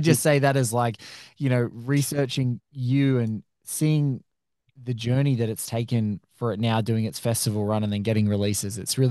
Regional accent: Australia; I'm reticent always as an Aussie to be like, listen, genre is not a dirty word, guys.

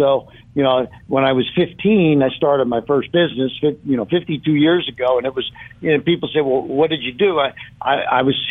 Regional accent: Cincinnati, Ohio, United States; moved away as an adult; I grew up in Cincinnati, lived there for the first 28 years of my life.

